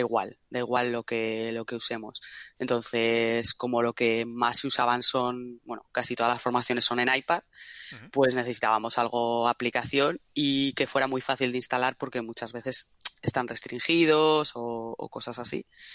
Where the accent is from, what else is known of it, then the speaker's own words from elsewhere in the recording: Zaragoza, Aragon, Spain; Soy de Zaragoza, estudié ingeniería informática